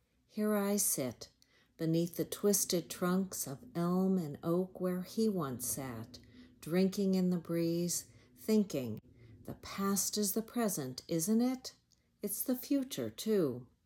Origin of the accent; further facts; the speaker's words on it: Danville, California, United States; This is the spot, high in the hills of my hometown, where the Pulitzer Prize-winning playwright composed his most famous works.